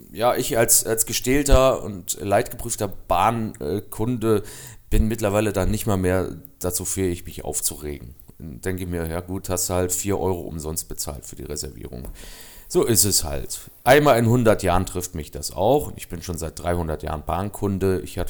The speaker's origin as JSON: {"language": "German", "region": "East Germany", "country": "Germany", "said": "weil ich hier als Ostdeutscher in der nordrhein-westfälischen Landeshauptstadt standesgemäß empfangen wurde."}